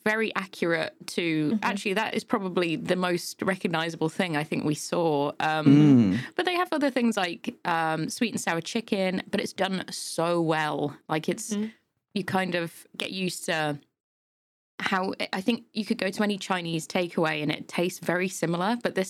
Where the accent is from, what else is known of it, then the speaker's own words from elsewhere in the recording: Yorkshire and the Humber, United Kingdom; now in Milton Keynes, United Kingdom; I come from Yorkshire, so hills there are just insane.